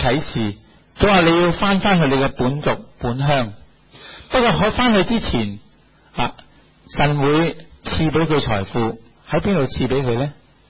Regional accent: China; 我们中国人平时讲成家呢，即是结婚

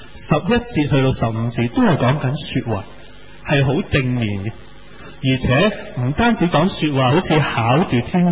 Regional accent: China

